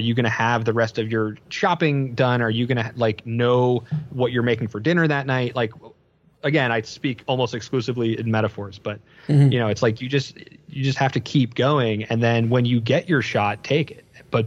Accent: New Jersey, United States; And, you know, like growing up in New Jersey, like the hustle, the grind, like that's, you know, I appreciate having had like that like gotta hustle DIY, do it live environment before I went to structure.

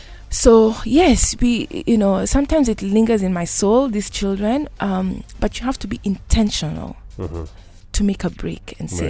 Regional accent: Kenya; English is a second language; I'm Kenyan

